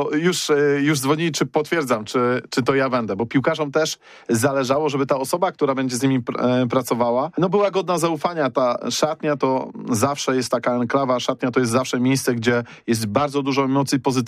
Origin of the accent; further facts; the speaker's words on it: Poznań, Greater Poland Voivodeship, Poland; jestem z Poznania, miałem projekt, że żona i dziecko mieszkały na stałe w Poznaniu